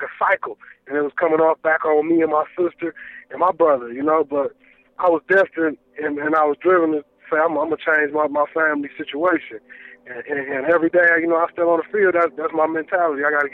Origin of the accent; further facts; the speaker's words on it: Pontiac, Michigan, United States; Pontiac was a rough life, man. Like I said, man, my mother was she was on heroin, and you know, I had my brother and my older sister, and and, you know, in Michigan